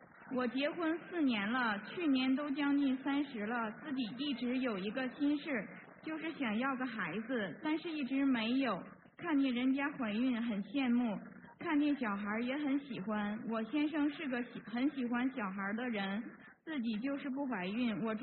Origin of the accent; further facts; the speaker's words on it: Brisbane, Queensland, Australia; 我是来自布里斯班的